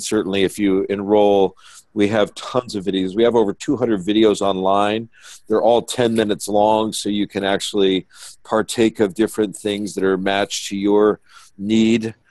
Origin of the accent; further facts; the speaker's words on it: San Francisco, California, United States; when I was a young kid, I was raised in San Francisco in the counterculture.